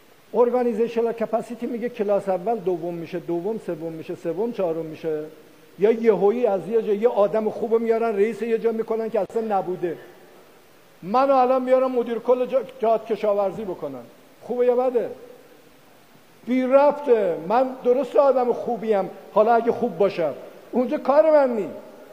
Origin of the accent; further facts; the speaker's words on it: Mahabad, West Azerbaijan, Iran; born there; تو مهابات به دنیا اومدم، اونجا شهر کردها و سنی‌ها و این حرف هاست